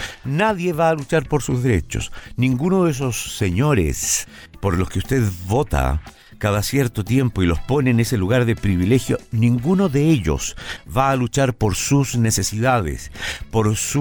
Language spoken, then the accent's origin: Spanish; Chile; somos chilenos que nos sentimos afectados por las leyes que se dictan en este país.